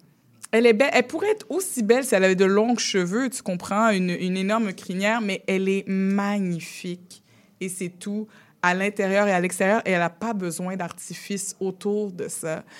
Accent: Mascouche, Quebec, Canada; Comme par exemple, moi, j'ai grandi à Mascouche en tant qu'enfant, là.

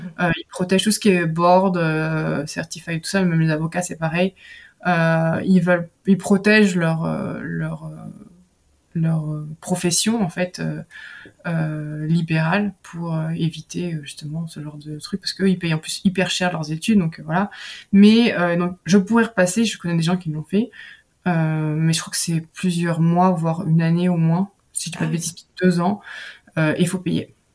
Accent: France; now in Belgium; Oui, je suis française.

